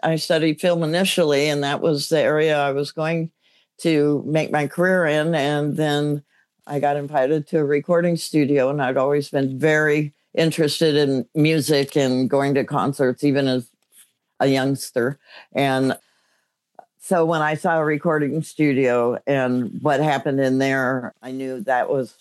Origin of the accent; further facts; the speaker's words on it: Compton, California, United States; And born and raised in Los Angeles, right. Compton, actually.